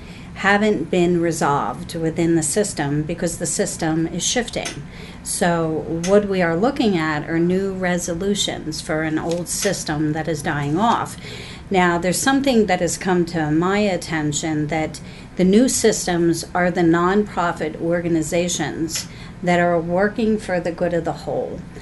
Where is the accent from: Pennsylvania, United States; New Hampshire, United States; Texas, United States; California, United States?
Pennsylvania, United States; William's from Virginia and I'm from Pennsylvania, and we're here in Michigan